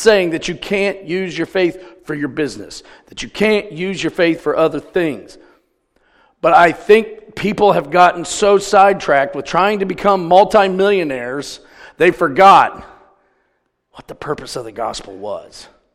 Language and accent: English; Ohio, United States; I said, I'm from Ohio. I know what cold weather is about.